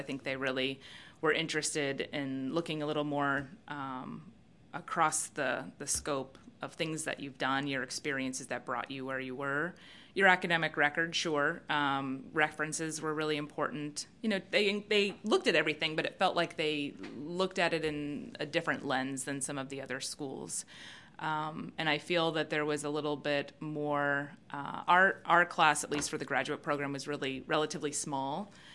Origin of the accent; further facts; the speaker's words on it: East Coast, United States; also born or lived in Colorado / Baltimore; I grew up on the East Coast, and I went to college at St. Mary's College of Maryland, and then I transferred to Colorado, and then I made my way back to Baltimore.